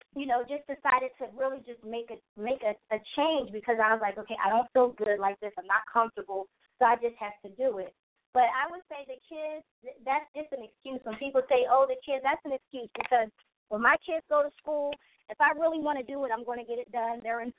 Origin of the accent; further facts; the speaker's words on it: Philadelphia, Pennsylvania, United States; now in California, United States; I grew up in Philadelphia in New Jersey, growing up out here in Cali